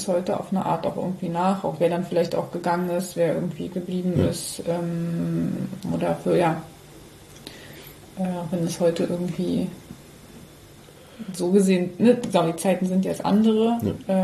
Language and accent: German; Cottbus, Brandenburg, Germany; Also ich bin ja in Cottbus groß geworden